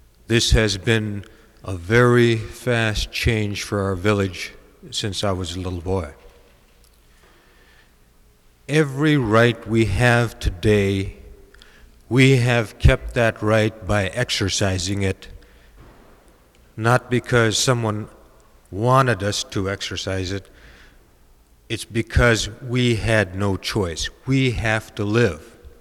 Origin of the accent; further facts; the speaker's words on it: Unalakleet, Alaska, United States; I was born and raised here in Unalakleet.